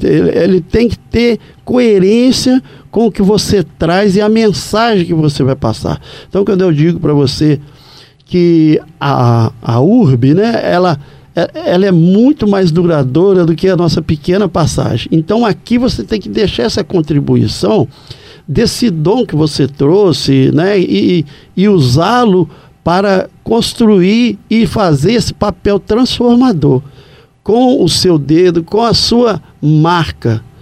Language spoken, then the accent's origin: Portuguese; Juiz de Fora, Minas Gerais, Brazil; born there; Eu nasci em Juiz de Fora, passei a minha infância próximo aqui, numa cidade do interior.